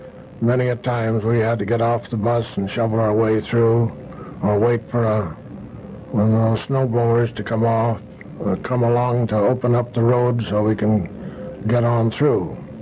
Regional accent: Petersburg, Alaska, United States; I was born in Alaska, in southeastern Alaska. You might say I didn't have any choice as to coming to Alaska. The year was 1914, and I was raised on a fox ranch down there within 5 miles of Petersburg.

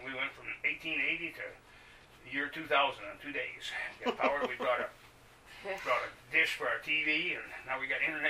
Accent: Indiana, United States; Well, we came from Indiana, Northwest Indiana, outside Chicago.

